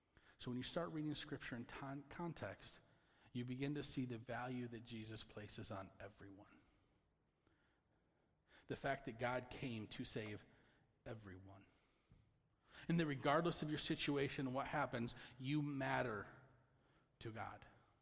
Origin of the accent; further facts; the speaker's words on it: Michigan, United States; we understand them because we're from Michigan.